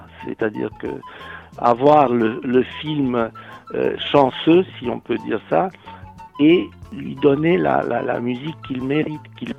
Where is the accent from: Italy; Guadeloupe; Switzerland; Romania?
Romania; moved away as an adult; now in France; je suis venu de Roumanie, mon pays d'origine, avec un gros cahier cartonné plein de musique